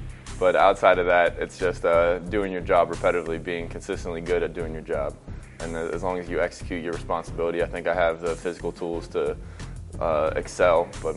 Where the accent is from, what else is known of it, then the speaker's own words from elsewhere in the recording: Ohio, United States; Obviously, I'm from Ohio. I probably had 50 people at that game.